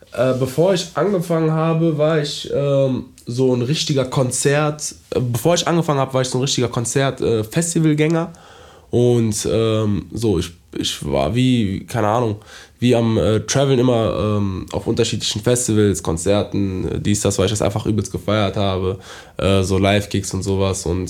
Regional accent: Düsseldorf, North Rhine-Westphalia, Germany; also born or lived in Essen; Genau, ich komme aus Düsseldorf, bin in Essen geboren, aber lebe seitdem ich denken kann in Düsseldorf.

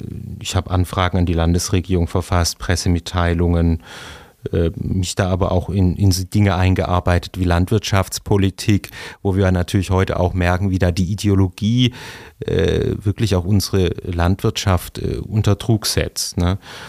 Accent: Stuttgart, Baden-Württemberg, Germany; Ich bin geboren 1979 in Stuttgart, habe dort die Schule besucht

